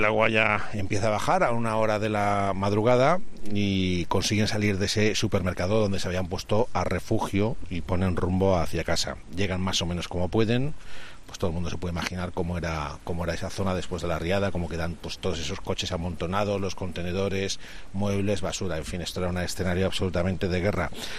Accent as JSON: {"language": "Spanish", "region": "Valencian Community", "country": "Spain", "said": "como tantos valencianos de esta zona de Catarroja, yo he conocido"}